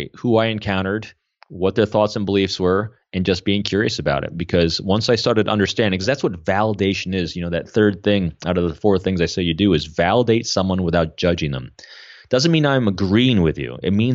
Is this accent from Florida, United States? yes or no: no; New York, United States; born or raised there